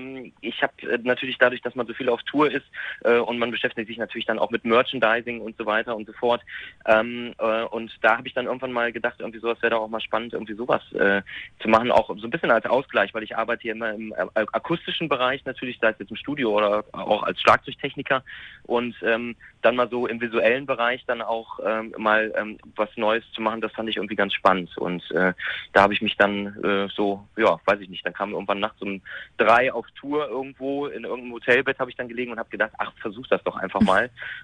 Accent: Wuppertal, North Rhine-Westphalia, Germany; now in Kronberg, Germany; ich bin jetzt gerade nach Kronberg gefunden und wohne direkt in der Nähe von meinen Eltern, 500 Meter Luftlinie. Und ich bin in Wuppertal aufgewachsen

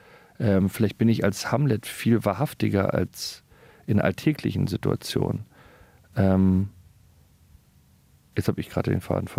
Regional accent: Berlin, Germany; Berlin, ich bin ja Berliner, empfinde ich ganz anders.

